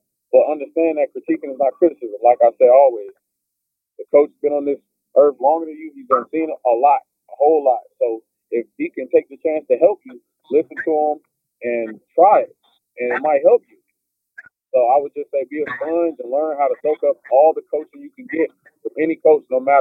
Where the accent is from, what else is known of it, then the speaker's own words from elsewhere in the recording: the Carolinas, United States; I'm from Carolina.